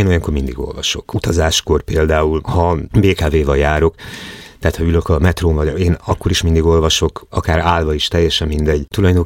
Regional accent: Hungary; egyrészt mert magyar vagyok, és szeretem a történelmet

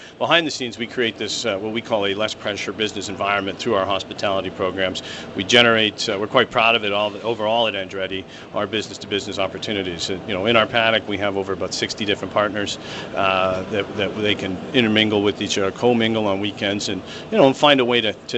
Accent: Toronto, Ontario, Canada; I grew up here in Toronto, very proud of that fact, but I grew up here in Toronto

